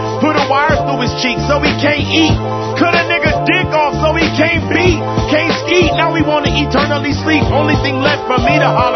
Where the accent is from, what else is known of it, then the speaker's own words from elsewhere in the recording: California, United States; I'm from Westside I.E.